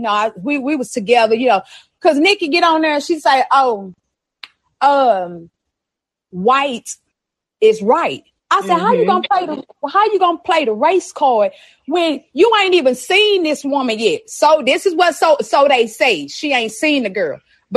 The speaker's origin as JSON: {"language": "English", "town": "Dallas", "region": "Texas", "country": "United States", "said": "Hey, I'm from Dallas, Texas. Dallas, Texas. Yes, ma'am."}